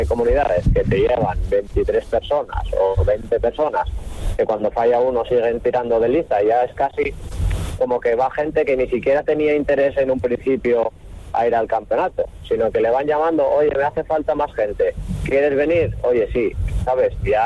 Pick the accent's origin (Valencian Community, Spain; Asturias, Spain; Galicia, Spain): Asturias, Spain; Sí, yo soy asturiano y además creo que con este artículo me volví casi más asturiano de lo que era.